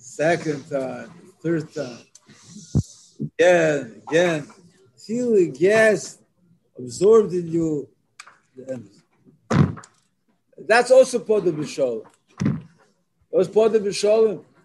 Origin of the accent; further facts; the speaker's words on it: Montreal, Quebec, Canada; I remember I grew up in Montreal. I was a kid.